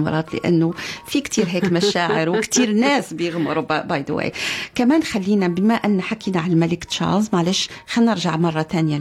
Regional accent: Morocco; بعرف انه مهرجان عندنا في المغرب كمان بيقام في هذه الايام

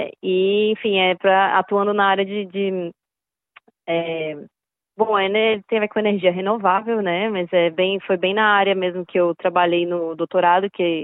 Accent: Brazil; Com as pessoas da minha terra e, enfim, que eu amo demais, né? A cultura brasileira e sempre vivenciei muito a cultura brasileira muito a fundo, assim, né? Quando eu estava no Brasil

